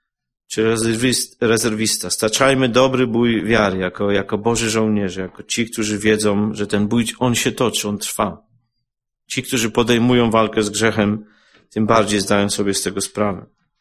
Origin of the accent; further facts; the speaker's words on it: Częstochowa, Silesian Voivodeship, Poland; Moja żona 6 razy pielgrzymowała do Częstochowy, ja z Częstochowy, ona z Ciechanowa.